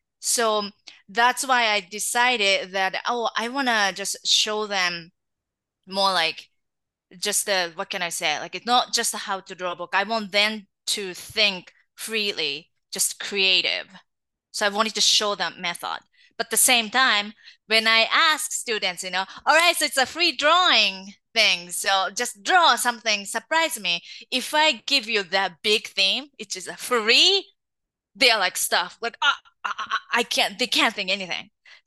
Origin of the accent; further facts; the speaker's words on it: Japan; That's how I grew up in Japan. You know, that's the way it is over there.